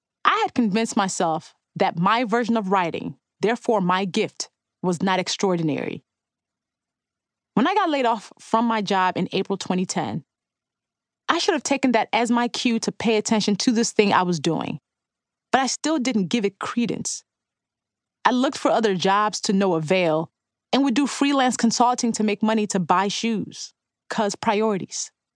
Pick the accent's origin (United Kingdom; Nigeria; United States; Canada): Nigeria; accent: Nigerian; By high school, I had lost most of my Nigerian accent and didn't stand out much anymore because of how I spoke.